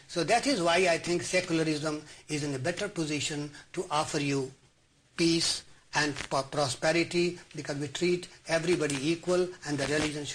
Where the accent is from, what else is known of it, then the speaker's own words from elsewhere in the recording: India; born there; I was born in India